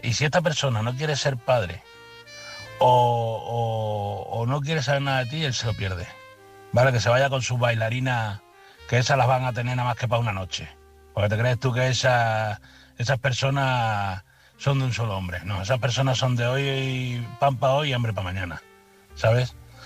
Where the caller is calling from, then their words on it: Badajoz, Extremadura, Spain; corresponsal de Badajoz.